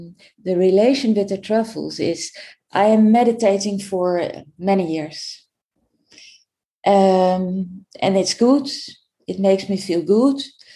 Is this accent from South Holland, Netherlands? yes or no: yes; Schiedam, South Holland, Netherlands; born there; English is a second language; So I was born in Schiedam.